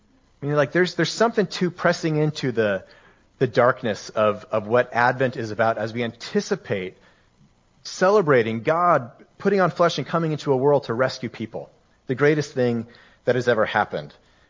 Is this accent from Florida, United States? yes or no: no; Colorado, United States; now in Pacific Northwest, United States; I grew up in Colorado where we have a ton of sun all the time.